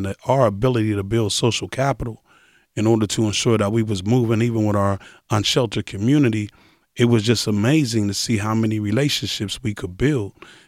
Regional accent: Pittsburgh, Pennsylvania, United States; born there; I was born in South Oakland on a street called Lawn Street, second African-American family on that street. Grew up in a mixed community.

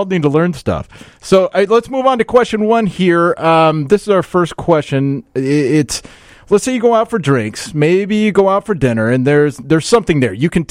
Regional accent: Iowa, United States; Originally, I'm from Iowa.

